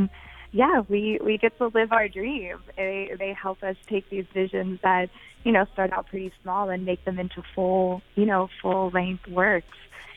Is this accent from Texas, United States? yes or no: no; Pittsburgh, Pennsylvania, United States; also born or lived in Chicago; Oh, no, I am born and raised in Pittsburgh.